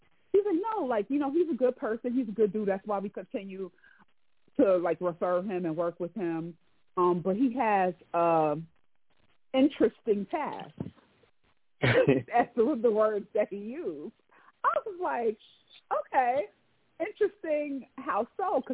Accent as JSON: {"language": "English", "town": "Brooklyn", "region": "New York", "country": "United States", "said": "I'm from Brooklyn, New York. I still live in Brooklyn, you know, a Brooklyn girl all day."}